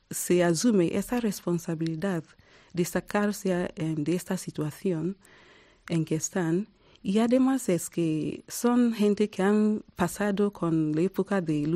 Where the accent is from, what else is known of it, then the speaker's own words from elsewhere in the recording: Nigeria; now in South Africa; Bueno, yo vine de Nigeria y ahora llevo 20 años viviendo en Sudáfrica, y soy nigeriana y también sudafricana.